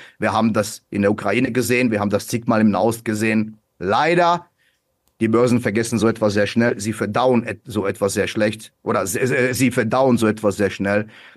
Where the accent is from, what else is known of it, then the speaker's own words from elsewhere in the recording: Germany; now in Switzerland; Wir in der Schweiz hoffen auch extrem drauf. Gut, zunächst. Erstmal bin ich Deutscher und es ist mir alles andere als nicht wichtig.